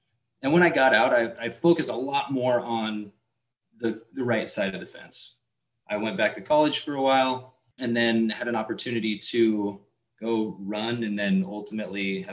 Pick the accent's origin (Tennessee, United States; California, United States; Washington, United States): Washington, United States; Graham; also born or lived in Puyallup; I was born in Puyallup, Washington, which, you know